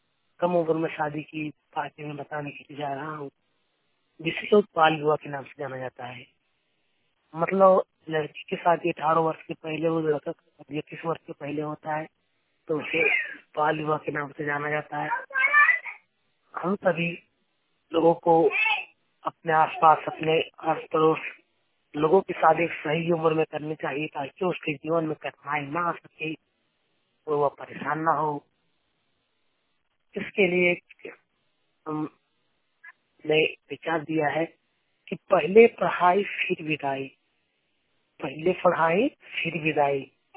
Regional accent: India; मैं ग्राम अलगुंडा रेड्डी जिले के रहने वाला हूँ।

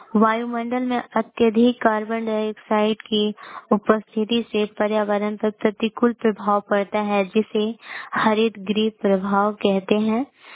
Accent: Supaul, Bihar, India; मैं औरंगाबाद जिला सुपौल से हूँ।

